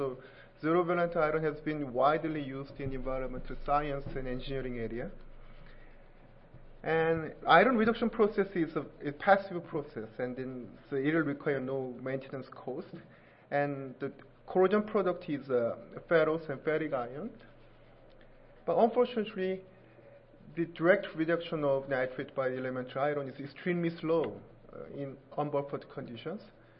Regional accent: South Korea; I'm from the South Korea. Right now, South Korea is 11:50 p.m.

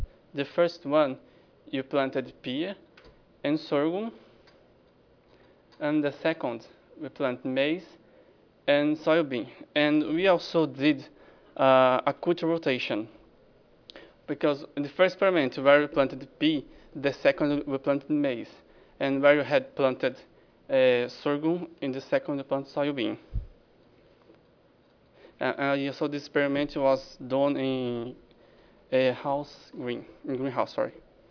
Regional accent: Brazil; English is a second language; Like he said … I'm from Brazil, University of São Paulo.

